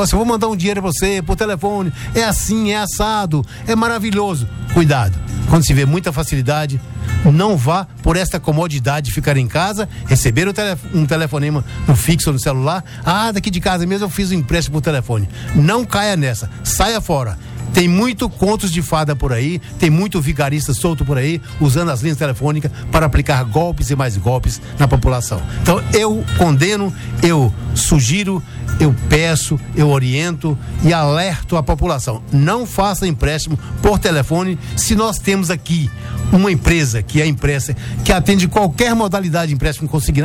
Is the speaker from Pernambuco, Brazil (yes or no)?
no; Mutans, Bahia, Brazil; eu nasci aqui em Mutans. Tenho a honra e o prazer, o orgulho de dizer que sou baiano da gema, guanambiense de Mutans.